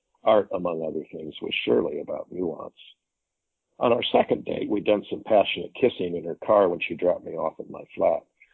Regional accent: Midwest, United States; now in Europe; I'm American, a transatlantic commuter, not exactly an innocent abroad, but despite quite a few years resident in Europe, someone whose Midwestern roots show

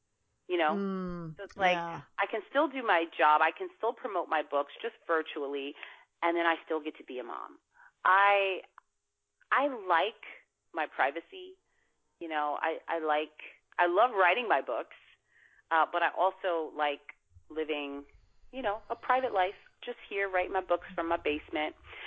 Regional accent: Newark, New Jersey, United States; born there; I was born in Newark. That's an inner city.

